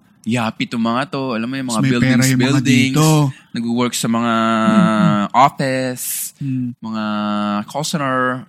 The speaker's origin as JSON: {"language": "Tagalog", "region": "Central Luzon", "country": "Philippines", "tie": "born or raised there", "said": "sa Tarlac, yung chicharon ay lechong kawali."}